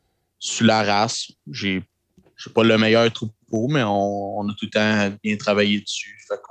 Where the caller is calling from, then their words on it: Saint-Louis-de-Gonzague, Quebec, Canada; Ben, moi, je suis à Saint-Louis-de-Gonzague.